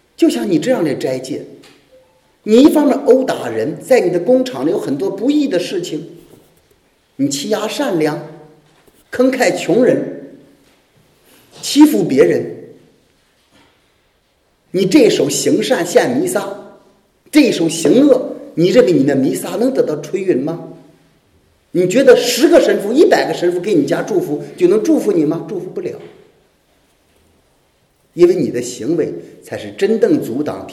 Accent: China; 我们中国人有一句话说得很好

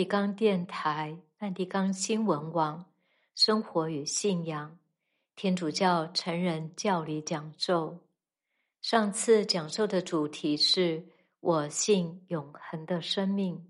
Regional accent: China; 拿我们中国人来说，一个家庭通常是在什么时候庆祝新生儿的诞生？

